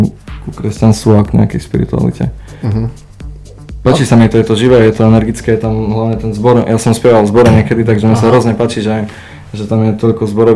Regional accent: Michalovce, Košice Region, Slovakia; my sme z Michaloviec, a teraz som sa spoznal s ľuďmi z Michaloviec

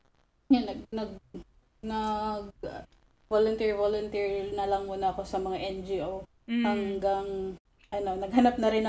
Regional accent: Tacloban, Eastern Visayas, Philippines; So, yun. Taga-Tacloban ako. I'm 32 years old.

